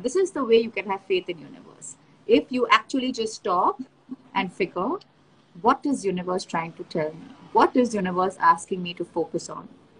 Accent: India; the whole world thought I should compromise because of my age and because I'm from the Indian society

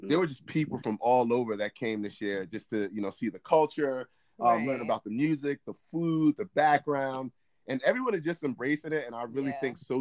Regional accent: Nigeria; Like, right, I'm Nigerian.

